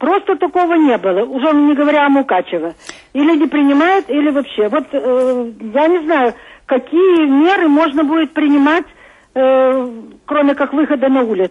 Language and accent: Ukrainian; Odesa, Odesa Oblast, Ukraine; Я з Одеси